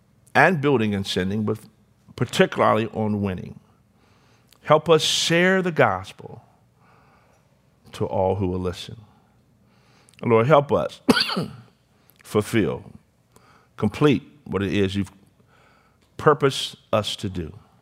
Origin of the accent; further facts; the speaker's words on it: Washington, District of Columbia, United States; when I grew up in Washington, D.C., both of my parents were civil servants.